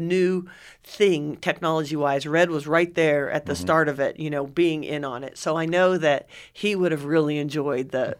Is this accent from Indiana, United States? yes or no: yes; Vincennes, Indiana, United States; I am. I grew up in Vincennes, went away to college, and I was gone for about 25 years, and then when I came back in 2007, I was working there